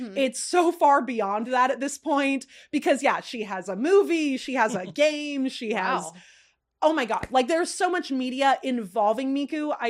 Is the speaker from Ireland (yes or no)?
no; Phoenix, Arizona, United States; moved away; prior to leaving my hometown in Phoenix, Arizona, I was taught like a couple of circus acts.